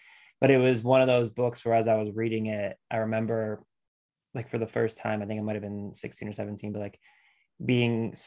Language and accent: English; Lorain, Ohio, United States; like I grew up in Lorain, Ohio, so like, yes, we read Toni Morrison